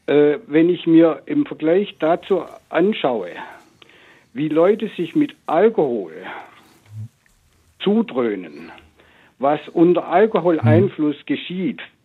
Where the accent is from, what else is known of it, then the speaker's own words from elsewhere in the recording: Baden-Württemberg, Germany; Also ich komme aus dem Schwabenland, dem eher etwas konservativen Ländle hier.